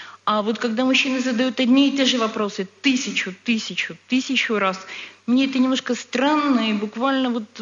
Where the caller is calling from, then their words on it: Sofia, Sofia City, Bulgaria; я из Софии.